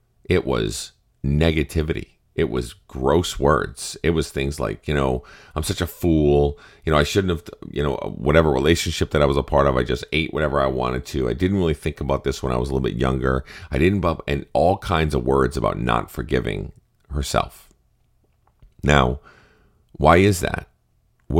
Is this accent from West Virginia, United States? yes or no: no; Massachusetts, United States; I'm from Massachusetts.